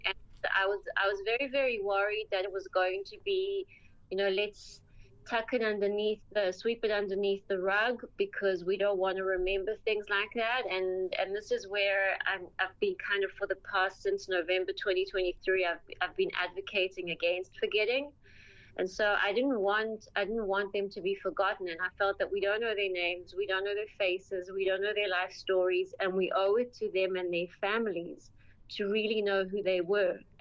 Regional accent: Johannesburg, Gauteng, South Africa; moved away as an adult; I grew up in South Africa for 19 years of my life, and I also did all my degrees in South Africa

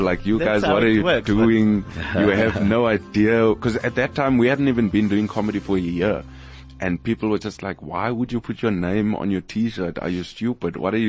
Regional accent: El Dorado Park, Gauteng, South Africa; I'm originally from El Dorado Park, extension 9.

